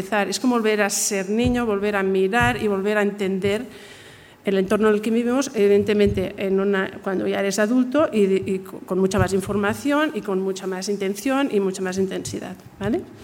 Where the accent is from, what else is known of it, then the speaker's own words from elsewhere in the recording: Barcelona, Catalonia, Spain; yo he tenido una educación de la ILE, yo soy el producto de la ILE, en Barcelona, con una escuela que fundó a mi padre, con mi amiga Yoya, que está aquí.